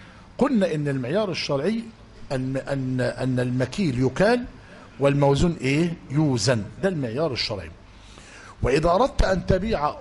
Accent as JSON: {"language": "Arabic", "country": "Egypt", "said": "عندنا في مصر"}